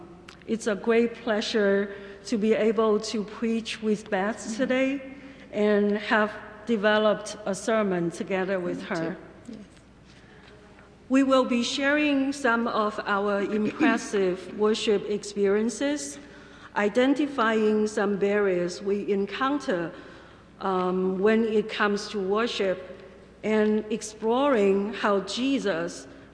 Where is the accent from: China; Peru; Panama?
China; moved away as an adult; now in United States; I remember my first Holy Week experiences when I first got to America. By the way, I came from China.